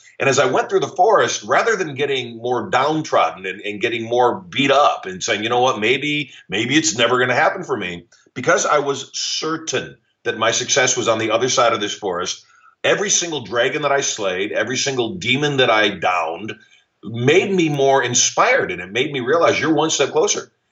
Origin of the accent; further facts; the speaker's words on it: Michigan, United States; now in Las Vegas, United States; You know, when I was a kid, I grew up in Michigan.